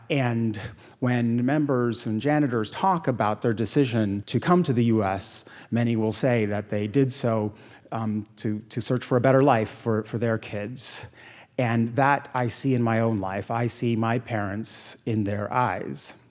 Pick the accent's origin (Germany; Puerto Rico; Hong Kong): Puerto Rico; And growing up in Puerto Rico, my parents were strict.